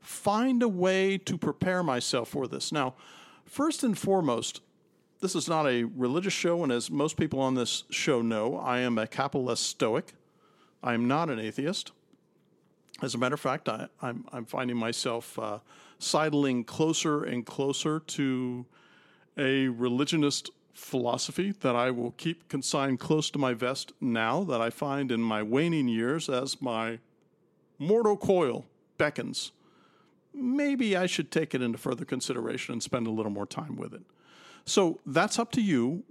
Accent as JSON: {"language": "English", "town": "Miami", "region": "Florida", "country": "United States", "tie": "born or raised there", "said": "I grew up in Miami, Florida. We're in Miami."}